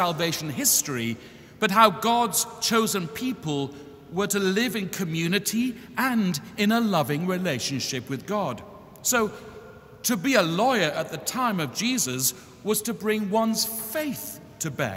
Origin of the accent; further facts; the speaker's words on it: New York, United States; They wanted to know where we all came from, and they smiled broadly when I said we came from New York.